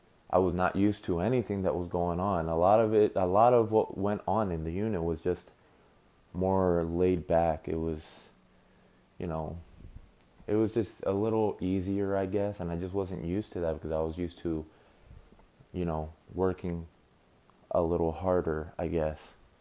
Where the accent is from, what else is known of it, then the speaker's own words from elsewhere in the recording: Lancaster, Pennsylvania, United States; also born or lived in Puerto Rico; I'm from Lancaster, Pennsylvania, home of the Amish. I am not Amish. I always get asked that. I am not Amish, but that's where I'm from. I was born there. I was raised there.